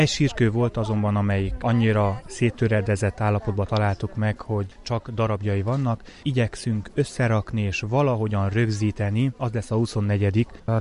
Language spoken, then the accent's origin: Hungarian; Maramureș, Romania; now in Kispereg, Hungary; Máramarosi származású vagyok, és nálunk a legtöbb temetőben van sírkőtár, és gyermekkoromban ezt láttam